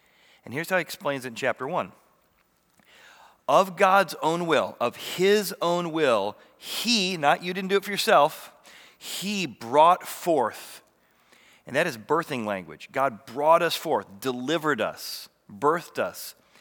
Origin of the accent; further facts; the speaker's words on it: Illinois, United States; I grew up in Illinois, so I always think corn.